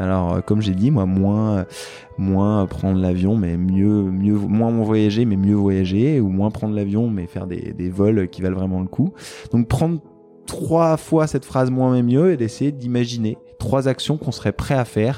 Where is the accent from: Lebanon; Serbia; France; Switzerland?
France; on a un privilège de ouf, on est français